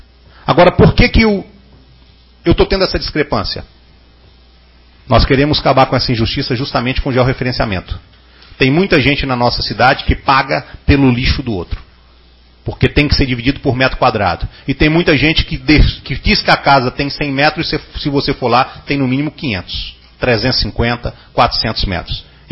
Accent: Anápolis, Goiás, Brazil; also born or lived in Porangatu; Nasci em Porangatu, mas sou de Anápolis.

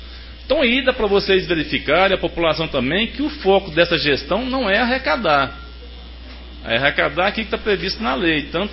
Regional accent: Anápolis, Goiás, Brazil; Eu sou filho de Anápolis, sou nascido aqui na Vila Góes

